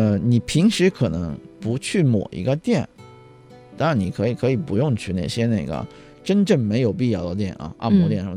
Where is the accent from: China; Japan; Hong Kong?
Japan; Chinese is a second language; 就算就我是日本人嘛